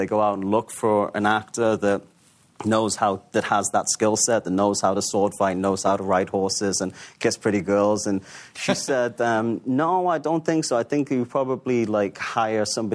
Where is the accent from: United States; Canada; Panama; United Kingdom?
United Kingdom; Newcastle, North East England; You know, I grew up in Newcastle, like you said, which was a big, important city in the Industrial Revolution.